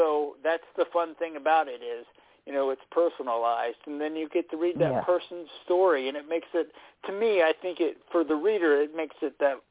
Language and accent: English; Dallas, Texas, United States; and so I grew up in Dallas watching those guys, and you know, I felt like I had a personal connection to him.